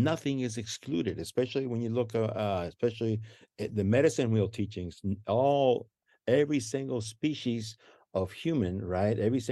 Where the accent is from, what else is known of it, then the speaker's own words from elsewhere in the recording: Guatemala; now in United States; I grew up in Guatemala, being of mixed cultural identities in Guatemala. I never felt like I belonged there